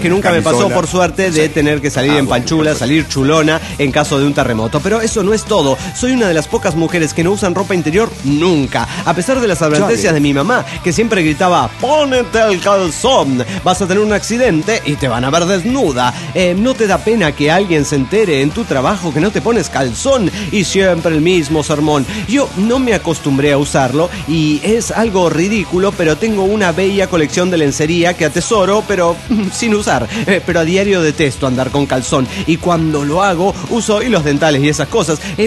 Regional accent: El Salvador; mucho terremoto en El Salvador, hay que salir de chinga y yo en pelotas.

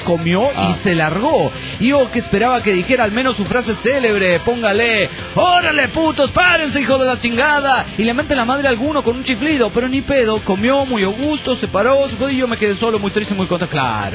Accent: Coahuila, Mexico; yo vengo de Coahuila y ahí está muy chido todo

